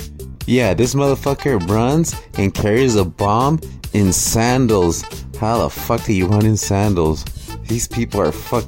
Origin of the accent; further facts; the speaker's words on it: United States; even though I'm American, I don't suffer from that fucking disease